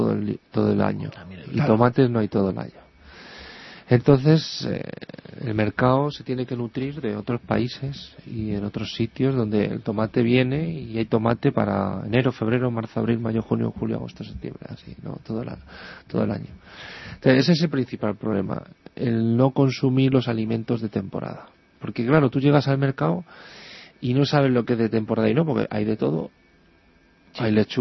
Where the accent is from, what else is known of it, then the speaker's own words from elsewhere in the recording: Madrid, Community of Madrid, Spain; nosotros, que somos de Madrid, de la zona sur, ¿no?